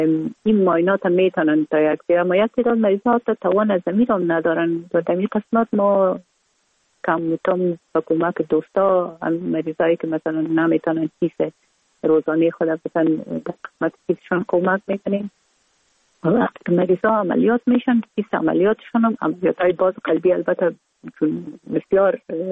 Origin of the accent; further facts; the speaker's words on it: Kabul, Afghanistan; ما در کابل به دنیا آمدیم، اصلا از طرف پدر از ننگرهار و از طرف مادر از کابل هستیم. در کابل به دنیا آمدیم